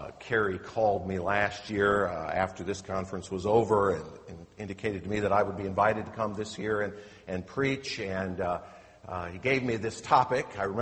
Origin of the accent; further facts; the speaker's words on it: Kansas, United States; I am not, as you know, a Southern Baptist. I'm from Kansas